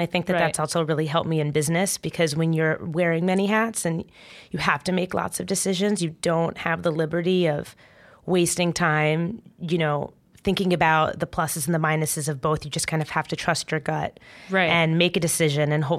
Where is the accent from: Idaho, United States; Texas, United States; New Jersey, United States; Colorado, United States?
New Jersey, United States; now in New York City, United States; So I grew up in Jersey. I've lived in New York City for over 12 years now.